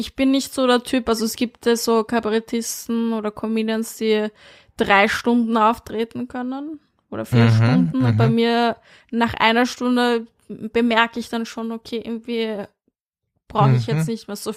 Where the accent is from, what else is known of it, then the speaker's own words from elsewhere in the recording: Vienna, Austria; now in Berlin, Germany; Ich bin in Wien aufgewachsen, im 22. Und, aber dort sind halt auch viele Ausländer, also es gibt auch viele Asiaten und so.